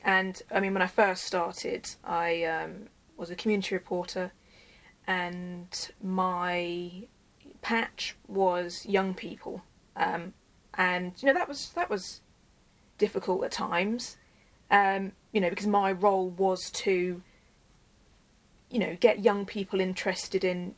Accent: Bury St Edmunds, East of England, United Kingdom; growing up in Bury St Edmunds, it's not a diverse place. And, you know, I would be one of few people of colour in my class.

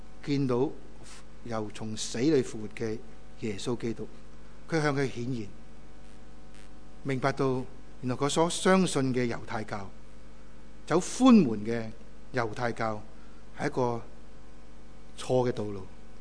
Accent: China; 我们东方思想的人，我们是中国人，东方思想的人

